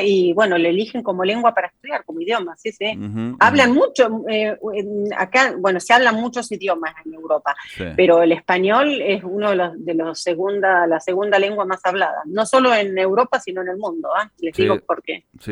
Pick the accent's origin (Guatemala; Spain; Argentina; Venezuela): Argentina; now in Italy; ya al irme tanto de Argentina, hace 2 años volví porque volví a trabajar a la facultad en La Plata, volví a la Argentina